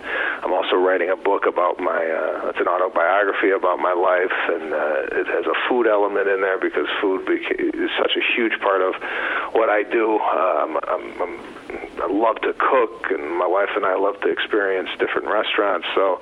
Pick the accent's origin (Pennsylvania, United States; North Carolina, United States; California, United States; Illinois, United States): Illinois, United States; Chicago; Every time I go back to Chicago, my hometown, to perform, he'll come to the show